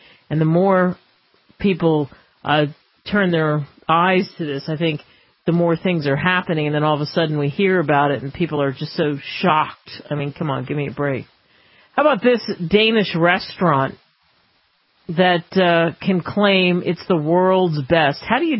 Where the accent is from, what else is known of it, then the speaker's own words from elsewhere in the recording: Philadelphia, Pennsylvania, United States; Philadelphia, my hometown, how many inches of snow?